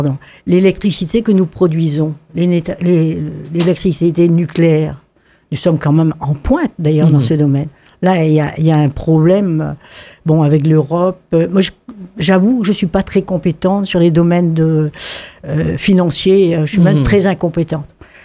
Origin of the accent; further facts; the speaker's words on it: Brittany, France; Je suis européenne, mais je suis française, je suis bretonne aussi.